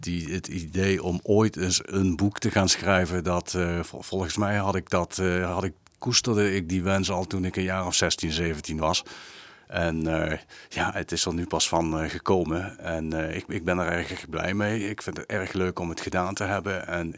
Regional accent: Gennep, Limburg, Netherlands; also born or lived in Heerlen; 53 jaar, geboren in Heerlen, opgegroeid in Gennep en wonend in Ottersum.

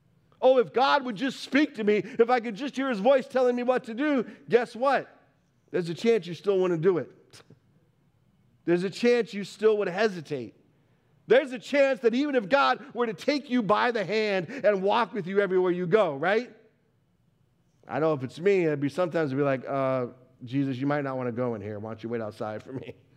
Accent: Colorado, United States; For me as a kid growing up in Colorado, which has the best mountains in the United States, bar none.

